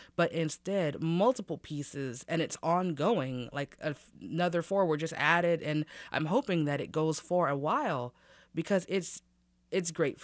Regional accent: Midwest, United States; So I am a black person, but I'm also a Midwesterner, and I take pride in both things.

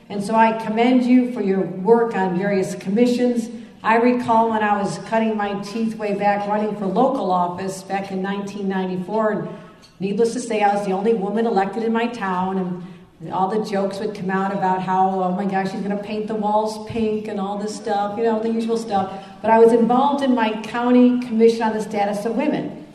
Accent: Buffalo, New York, United States; I am delighted to be doing an event in my hometown of Buffalo.

